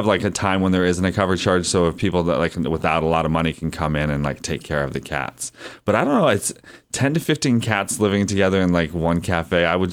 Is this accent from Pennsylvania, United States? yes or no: yes; Erie, Pennsylvania, United States; I was at a diner in my hometown of Erie, Pennsylvania